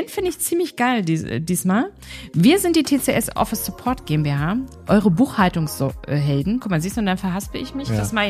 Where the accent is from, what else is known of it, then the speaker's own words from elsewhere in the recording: Berlin, Germany; now in Bochum, Germany; Bin ja eigentlich Berliner.